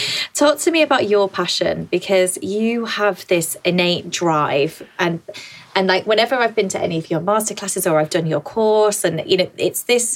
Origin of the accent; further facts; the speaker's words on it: Yorkshire and the Humber, United Kingdom; I'm a Yorkshire girl.